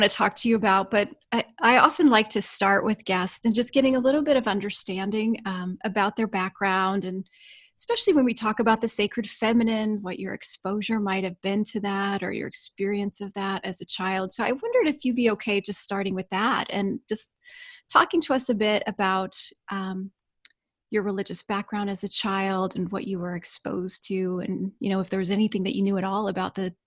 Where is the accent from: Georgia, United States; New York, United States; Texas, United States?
Georgia, United States; I'm a fellow Southerner. I grew up in Georgia, so I can, yeah. And that's all my family's from the South as well.